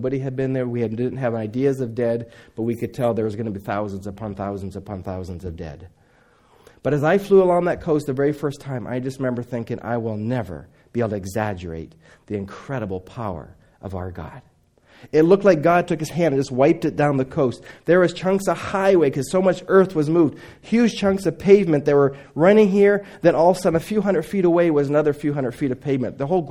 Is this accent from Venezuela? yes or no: no; Indonesia; I grew up in Indonesia.